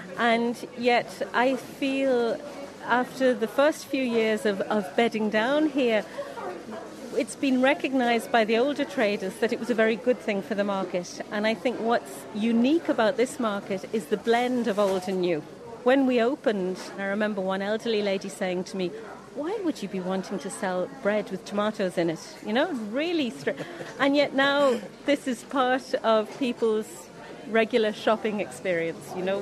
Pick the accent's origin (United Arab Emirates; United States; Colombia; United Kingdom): United Kingdom; England; now in Ireland; I came from England, I only spoke English